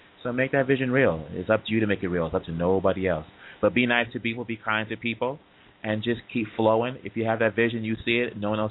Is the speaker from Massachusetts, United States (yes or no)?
yes; Boston, Massachusetts, United States; Berkeley School of Music is in Boston, my hometown, by the way